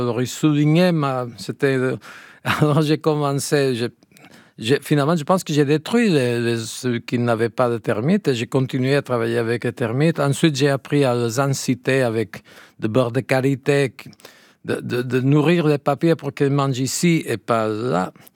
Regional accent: Catalonia, Spain; first language Catalan; French is a second language; Parce que c'est ma langue maternelle. Et si j'écrivais de poésie, probablement j'écrirais en catalan.

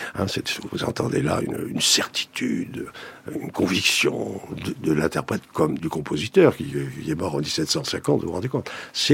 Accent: Bordeaux, Nouvelle-Aquitaine, France; born there; pourquoi je suis né à Bordeaux

